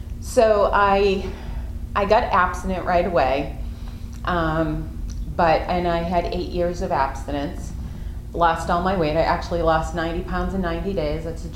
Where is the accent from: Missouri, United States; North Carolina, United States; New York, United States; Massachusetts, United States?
Massachusetts, United States; So, I'm from Massachusetts. I live about 35 minutes from here